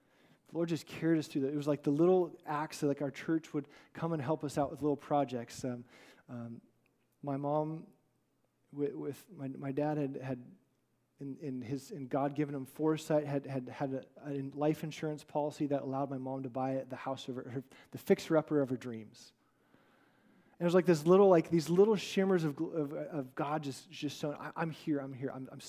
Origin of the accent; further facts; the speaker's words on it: California, United States; See, we grew up in the Central Valley, and up in the Sierras, there was this mountain that, for whatever reason, I was always drawn to look at.